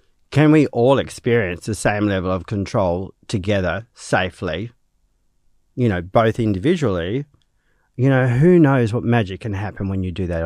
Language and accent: English; Australia; not just as a First Nations thing, but as an Australian thing? We are different from every other country.